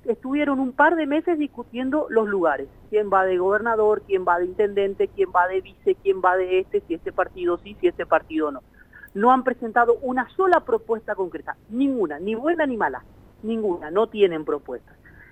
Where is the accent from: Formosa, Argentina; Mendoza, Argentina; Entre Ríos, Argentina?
Formosa, Argentina; por ahí los que somos de Formosa, podemos evidenciarlo más